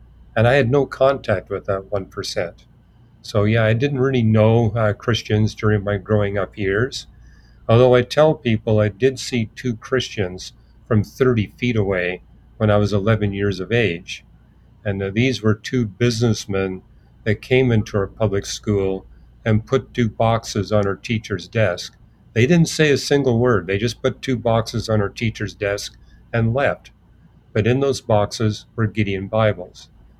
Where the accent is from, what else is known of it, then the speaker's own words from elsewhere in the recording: Montreal, Quebec, Canada; born there; Yeah, well, I was born in Montreal, Canada